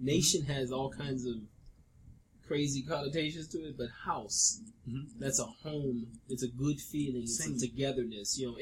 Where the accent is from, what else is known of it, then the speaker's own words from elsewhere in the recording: Chicago, Illinois, United States; I'm from Chicago, so, you know, you just, everywhere you look, there's consciousness.